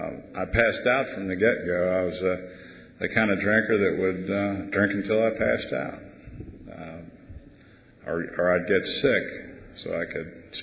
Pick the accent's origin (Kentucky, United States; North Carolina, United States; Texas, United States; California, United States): Kentucky, United States; Southgate; I'm from Southgate, Kentucky.